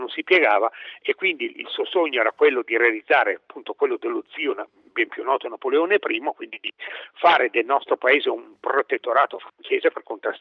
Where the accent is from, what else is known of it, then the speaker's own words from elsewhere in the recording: Lombardy, Italy; born there; now in Trentino, Italy; in Lombardia, per esempio, terra di cui io sono nativo, perché io sono trentino d'adozione, ma sono nato in Lombardia, sono nato in provincia di Varese